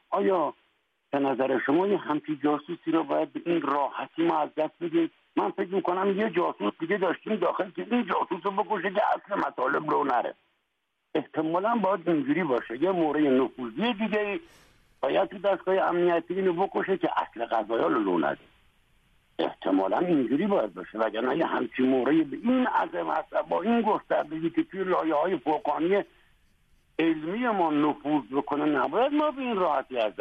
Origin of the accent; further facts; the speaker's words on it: Iran; دیگه تعجب من به عنوان یک ایرانی، دوست داشتم این آدم تخلیه کامل بشه